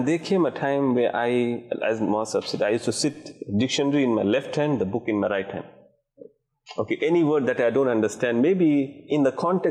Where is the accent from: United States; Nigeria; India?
India; first language Hindi; And my home language, my mother tongue is Hindi.